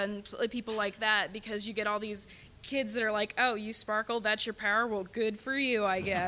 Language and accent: English; Kansas City, United States; I'm from Kansas City.